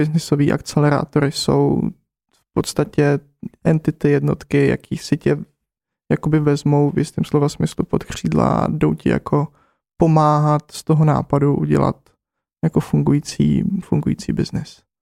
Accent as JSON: {"language": "Czech", "region": "South Bohemian Region", "country": "Czechia", "tie": "born there", "said": "Ne, v Jižních Čechách, na vesnici, hned vedle lesa."}